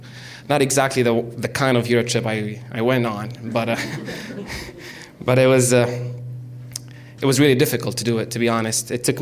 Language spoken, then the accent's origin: English; Syria; also born or lived in Riyadh, Saudi Arabia; we had to escape Saddam Hussein bombing Riyadh through the desert to Jeddah and then back to Syria, where we settled.